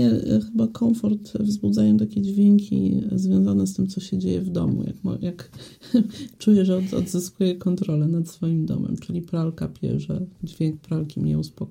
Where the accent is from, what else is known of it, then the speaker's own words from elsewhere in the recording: western Poland, Poland; To ja pochodzę z Polski Zachodniej, więc to jest ten taki sznyt trochę niemiecki